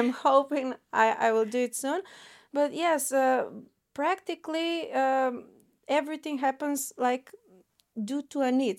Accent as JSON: {"language": "English", "country": "North Macedonia", "lives_now": "Ljubljana, Slovenia", "said": "So I'm from Macedonia. I started my business and organization studies here in Ljubljana"}